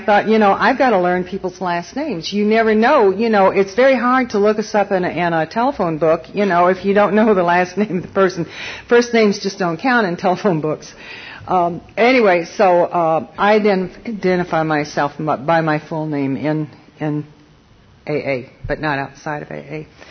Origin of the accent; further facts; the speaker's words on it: Florida, United States; I'm from the South, and that begins to come out after a while. And I had somebody come up to me and ask me later where I was from, and I said, well, originally I'm from Florida.